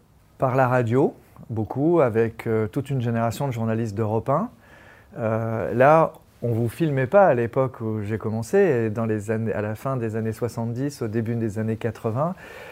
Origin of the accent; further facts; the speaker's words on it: Landerneau, Brittany, France; born there; Je suis né à Landerneau, Finistère Nord.